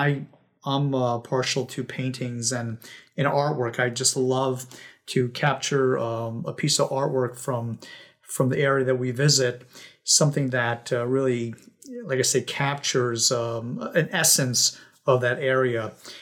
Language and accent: English; Northeast, United States; I'm from the Northeast, and I'm very much used to the trees, the both the the maples and the oaks, and the colorful trees in the fall, and the pine trees, and so I'm used to that topography